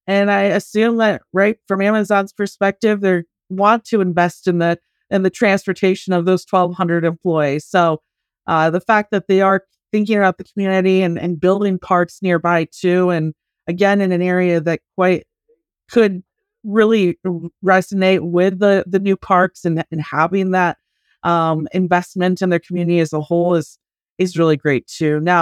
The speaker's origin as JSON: {"language": "English", "region": "Michigan", "country": "United States", "said": "Right here in my home state in particular."}